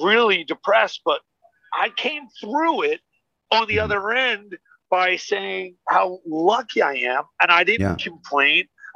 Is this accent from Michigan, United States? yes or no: no; New Jersey, United States; I grew up in New Jersey. I grew around a lot of people in New York.